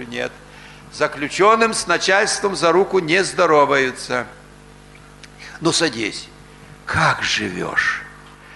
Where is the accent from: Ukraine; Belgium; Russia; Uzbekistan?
Ukraine; и я украинец